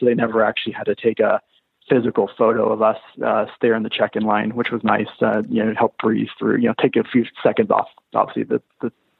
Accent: Texas, United States; I'm originally from Texas and, you know, no barbecue pretty well.

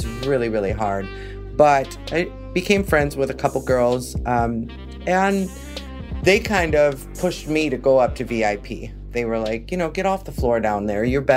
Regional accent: Milwaukee, Wisconsin, United States; Well, it started back in my hometown, Milwaukee, Wisconsin.

